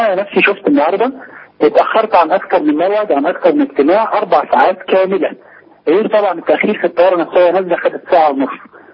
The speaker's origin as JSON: {"language": "Arabic", "country": "Egypt", "said": "واحنا مصريين ضاربين في العراق ومنجزات مصر القديمه"}